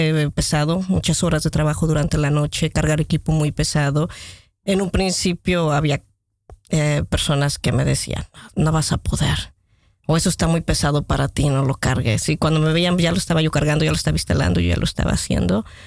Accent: Mexico

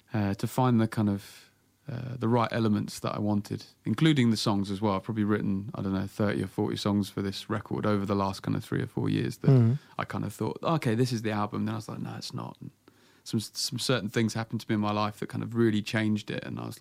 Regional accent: Bristol, South West England, United Kingdom; No, I'm from Bristol.

